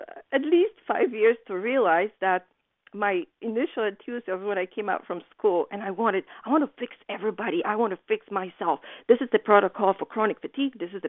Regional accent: Poland; English is a second language; I think that what helped me is my being very naive when I was coming from Poland.

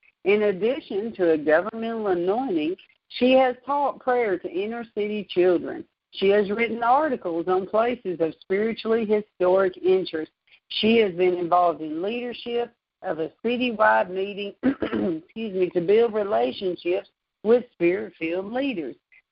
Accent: Nashville, Tennessee, United States; I was born and raised in Nashville myself.

